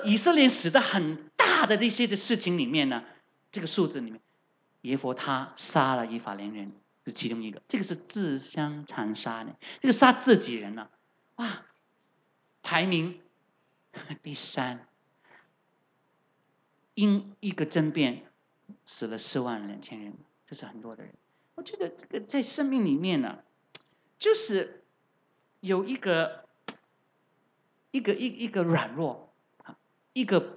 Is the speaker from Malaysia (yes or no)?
no; Guangdong, China; 我们广东人呢是没有卷舌的。